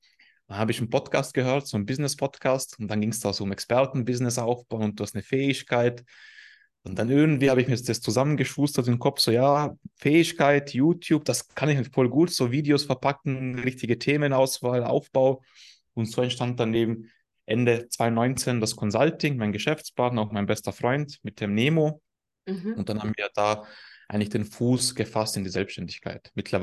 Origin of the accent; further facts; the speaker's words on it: Tyrol, Austria; habe meinen Dialekt so ein bisschen abgestellt.